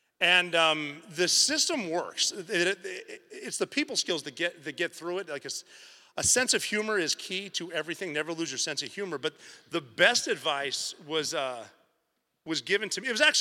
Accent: Butte, Montana, United States; I'm from Butte, Montana, which is kind of a bubble, but it's similar to everywhere else in the world.

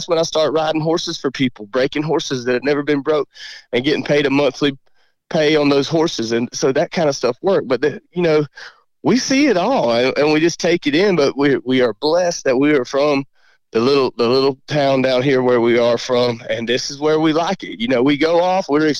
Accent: Georgia, United States; it's thankful we are from South Georgia. We're thankful where things are slower, and slower paced and less traffic and less craziness, because it didn't affect us as bad down here as it did those bigger cities.

